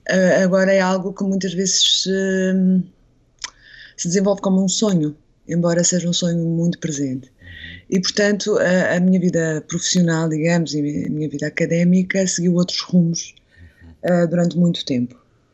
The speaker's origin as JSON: {"language": "Portuguese", "region": "Madeira", "country": "Portugal", "tie": "born there", "also_born_or_lived": "Azores / Cape Verde", "said": "Os Açores, a Madeira onde nasci, os Açores onde residi e resido ainda de alguma forma, paralelamente, desde a minha adolescência. E Cabo Verde, foi também um país onde eu vivi durante 2 anos."}